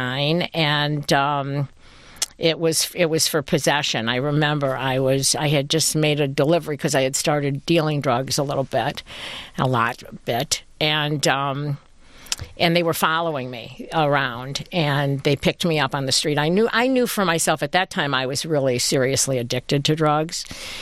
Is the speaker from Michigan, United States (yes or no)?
yes; Detroit, Michigan, United States; also born or lived in Huntington Woods; I'm born and raised in Detroit, went to Bagley Elementary School, lived between Curtis and Thatcher, and went through Bagley until the sixth grade, and then we moved to Huntington Woods, and I lived there until I'm grown